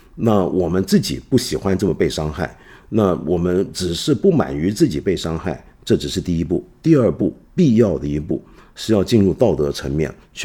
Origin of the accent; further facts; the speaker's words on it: China; 用我们中国人熟悉的方法讲，我们中国人讲什么呢？己所不欲，勿施于人。